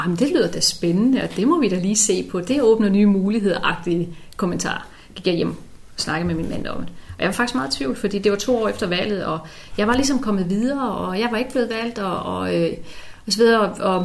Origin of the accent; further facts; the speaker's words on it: Søndersø, Region of Southern Denmark, Denmark; jeg stillede op på Fyn, fordi jeg kom fra Fyn, jeg voksede op på Fyn. Og ikke bare på Fyn, jeg voksede op i Søndersø, som en del af den hedengangne Otterup-kredsen.